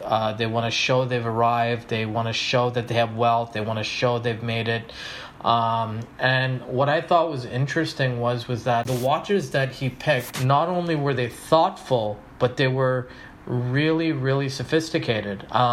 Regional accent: India; because he's Indian, I'm Indian.

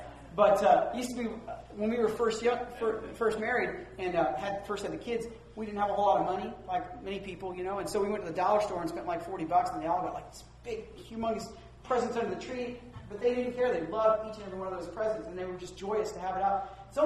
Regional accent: Virginia, United States; I'm from the South too. I'm from Virginia. And they talk back to us in the South.

